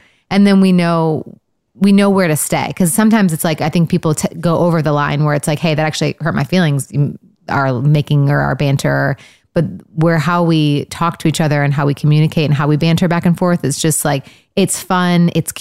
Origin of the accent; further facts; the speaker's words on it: Michigan, United States; I'm from Michigan. I'm just fun. And we're like, bah, like, you know, Michigan girls.